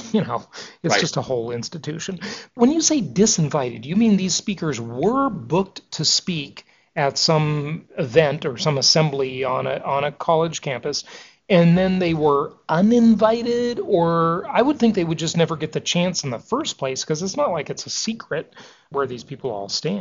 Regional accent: Los Angeles, California, United States; Yeah, my hometown.

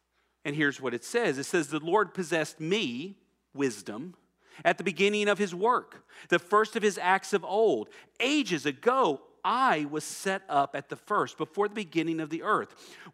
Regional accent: Texas, United States; I'm from Texas. This is barbecue that they're describing right here.

